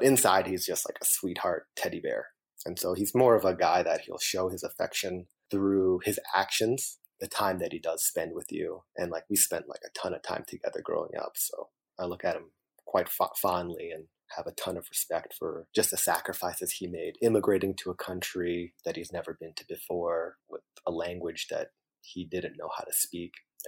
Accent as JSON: {"language": "English", "region": "New York", "country": "United States", "tie": "born or raised there", "said": "And then so they moved from Poughkeepsie down to Bronx in New York. And we were raised in New York for the better part of our lives."}